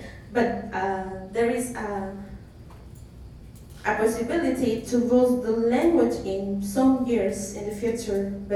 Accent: Oaxaca, Mexico; English is a second language; Yes, in my hometown, people who are younger than me, they don't speak Zapotec. They understand Zapotec.

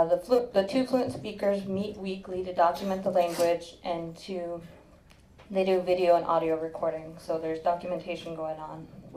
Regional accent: Idaho, United States; I'm from the Coeur d'Alene Tribe in Idaho.

